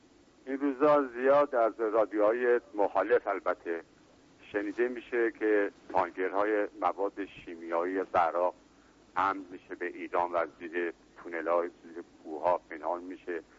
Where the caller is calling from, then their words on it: France; از فرانسه هستم.